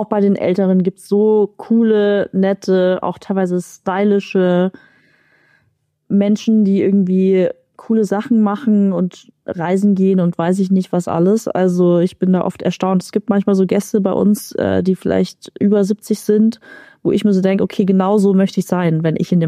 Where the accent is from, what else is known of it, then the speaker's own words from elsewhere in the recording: Munich, Bavaria, Germany; ich bin Münchnerin